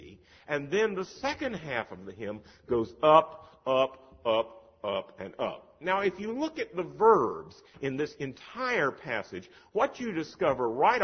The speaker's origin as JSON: {"language": "English", "town": "High Point", "region": "North Carolina", "country": "United States", "tie": "born or raised there", "said": "Now, I grew up in High Point, North Carolina, and rumor has it that my first two words were John Wesley. I've always been a Methodist."}